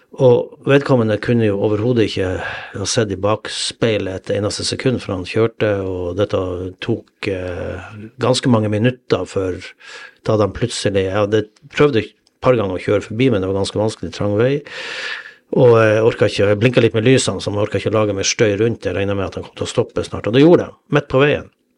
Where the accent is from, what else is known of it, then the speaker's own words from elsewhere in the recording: Northern Norway, Norway; Vi er nordlendinger, vi er vant til det her